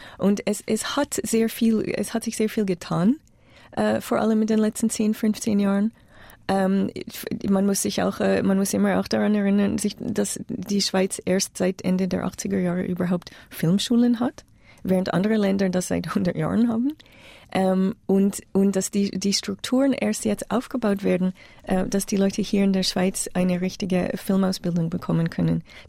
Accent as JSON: {"language": "German", "country": "Canada", "said": "und ich kenne das auch als Kanadierin, muss ich das sagen, weil Kanada war lang auch in einer ähnlichen Lage."}